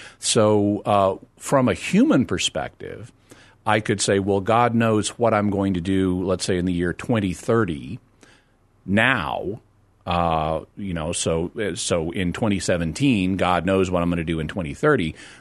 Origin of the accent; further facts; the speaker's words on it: Arkansas, United States; I mean I grew up in Arkansas.